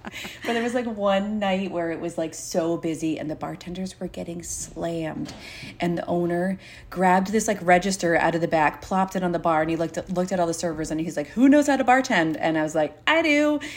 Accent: Waterford, Connecticut, United States; I started, you know, working in restaurants when I was 15 in a little pizza place in my hometown in Waterford, Connecticut.

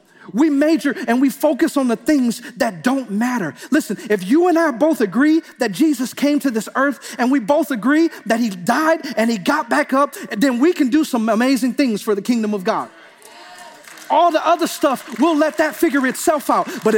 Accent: Detroit, Michigan, United States; You know, when I was growing up in Detroit, on every single corner, and this is no exaggeration, on every single corner, there was a church

